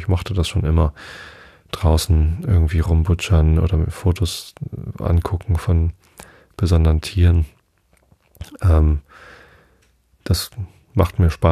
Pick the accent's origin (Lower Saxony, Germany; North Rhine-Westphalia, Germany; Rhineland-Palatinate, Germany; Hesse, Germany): Lower Saxony, Germany; Wistedt; Ich bin ja in Visted aufgewachsen.